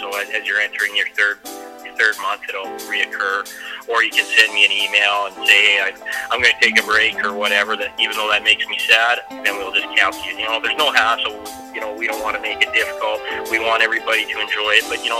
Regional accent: Western Canada, Canada; I'm from Canada. I don't think I've spoken about that. So I'm from out west in Western Canada

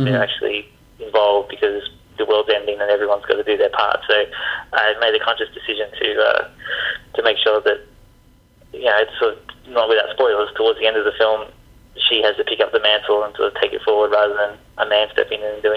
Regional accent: Australia; growing up in Australia

